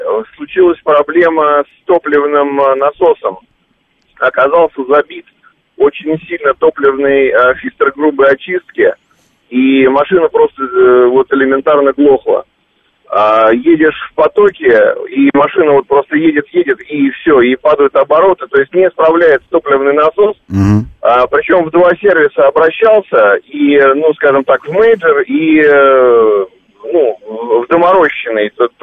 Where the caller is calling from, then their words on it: Moscow, Russia; тоже из Москвы.